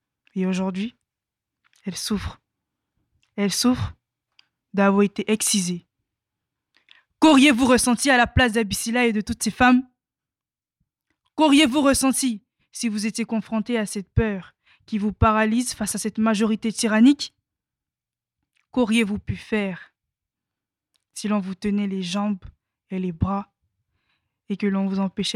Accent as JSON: {"language": "French", "country": "Côte d’Ivoire", "said": "parce que je suis originaire de Côte d'Ivoire."}